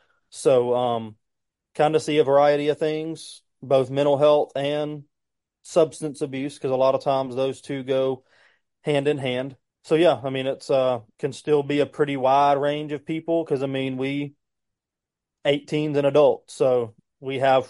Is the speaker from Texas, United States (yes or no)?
no; Vancleave, Mississippi, United States; also born or lived in Pascagoula; So I grew up in the South Mississippi area, originally in Pascagoula is where I was born and where I was for the first part of my childhood. Then I moved up to Van Cleve after Hurricane Katrina. So that's where I grew up